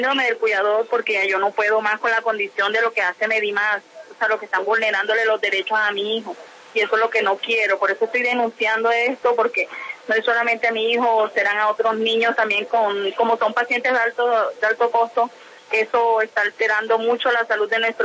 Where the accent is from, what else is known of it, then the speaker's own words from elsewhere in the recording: Barranquilla, Atlántico, Colombia; somos de Barranquilla.